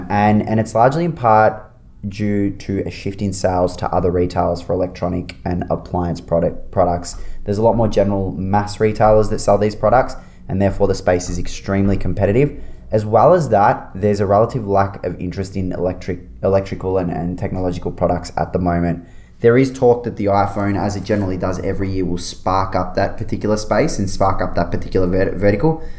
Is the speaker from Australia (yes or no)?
yes; Melbourne, Victoria, Australia; Yeah, so they're from my hometown, which is really exciting.